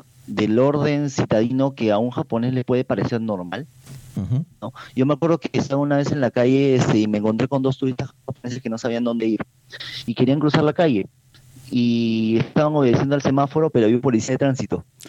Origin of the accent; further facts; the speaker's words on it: Peru; como ciudadano peruano